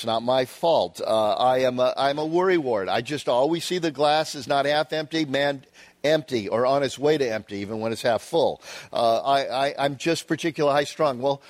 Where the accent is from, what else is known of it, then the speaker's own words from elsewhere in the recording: New York, United States; Or fill in geography. I'm from New York. We're just strung tight.